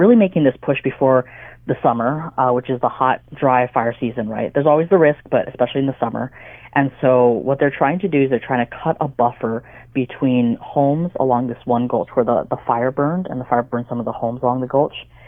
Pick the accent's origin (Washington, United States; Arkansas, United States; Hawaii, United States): Hawaii, United States; Yeah, growing up in Hawaii, I don't think I was really familiar with it either, but it's been in the islands for a long time.